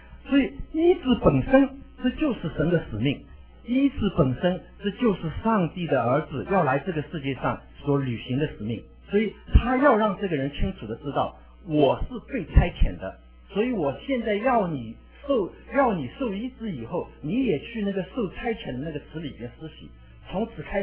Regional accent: China; 我跟他介绍我是从中国来的

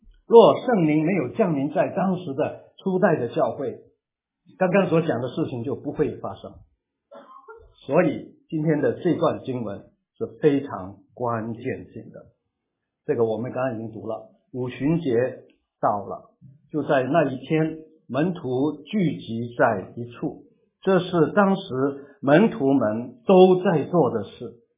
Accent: Guangdong, China; Chinese is a second language; 我是广东人啊，会要讲华语要经过学的，很痛苦的过程啊

